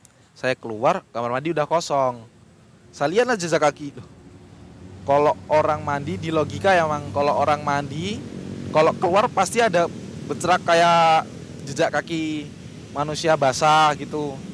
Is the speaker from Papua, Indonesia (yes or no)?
yes; Papua, Indonesia; kebetulan saya udah lama di Papua, jadi kayak bukan warga baru sih. Saya bukan pribumi, tapi dari kecil saya di Papua. Jadi jiwa-jiwa saya jiwa Papua.